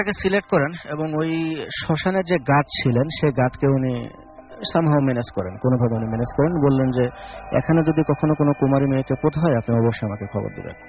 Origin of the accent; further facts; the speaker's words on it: Melandaha, Mymensingh Division, Bangladesh; now in Dhaka, Bangladesh; আমার জেলা হচ্ছে জামালপুর জেলা, মেলান্দহ থানা।